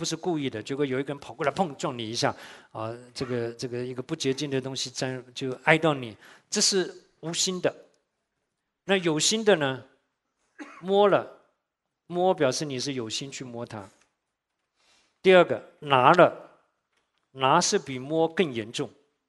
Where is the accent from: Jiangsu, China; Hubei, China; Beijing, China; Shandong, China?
Shandong, China; 我说都是我们山东人爱吃的啊